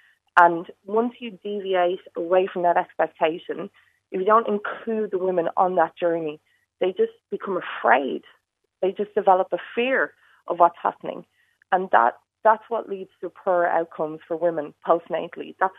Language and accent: English; Ireland; Well, you know, I think it's part and parcel of being Irish as well.